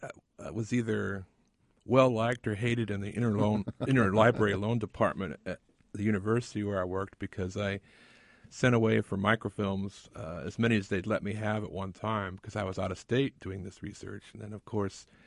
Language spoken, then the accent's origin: English; Goshen, United States; Gerald Ford was going to come speak in my hometown of Goshen, and I was very excited about that.